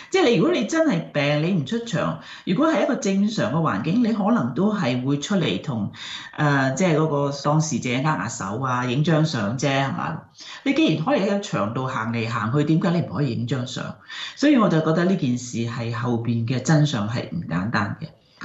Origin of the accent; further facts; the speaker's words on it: Hong Kong; moved away; 我話我原本嚟自香港